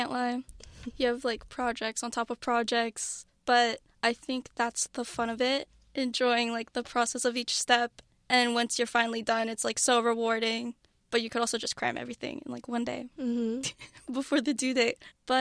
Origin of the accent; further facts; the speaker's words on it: Toronto, Ontario, Canada; because I'm from Toronto and it was like the most like logical choice.